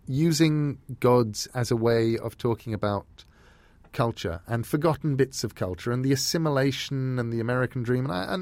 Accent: England, United Kingdom; now in United States; I'm English.

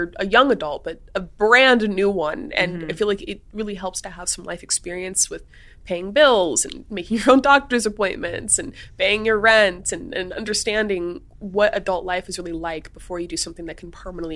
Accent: the South, United States; also born or lived in Missouri; I was raised in the South, and then after that, I was a Midwestern wife, so I'd shot some guns before.

